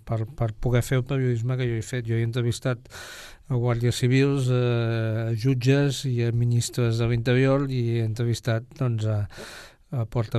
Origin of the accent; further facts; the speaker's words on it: Catalonia, Spain; si jo no fos català, i no és una qüestió essencialista, sinó de perspectiva periodística. Jo no sóc ni basc ni espanyol.